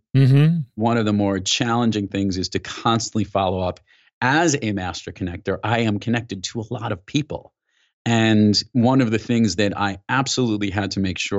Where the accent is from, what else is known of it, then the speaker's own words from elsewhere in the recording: New York, United States; I'm from New York. I talk with my hands all the time.